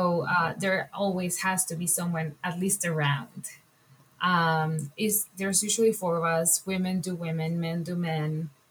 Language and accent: English; Colombia; English is a second language; So to give you guys some context, I'm from the Jewish community in Colombia. So that makes it a very unique experience. It's a very, very small community.